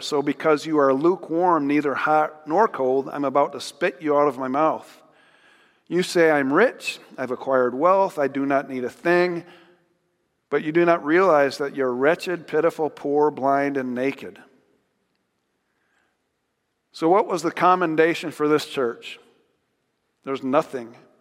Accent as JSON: {"language": "English", "country": "United States", "said": "I'm an American. What do you expect? I was raised in the church."}